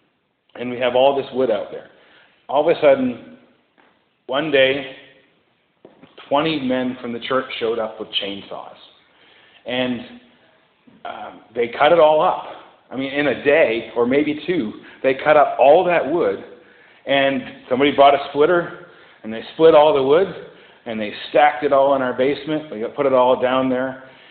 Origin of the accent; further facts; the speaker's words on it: Houlton, Maine, United States; grew up in northern Maine, in Houlton. If you follow I-95 up to where it goes into Canada, that's my hometown.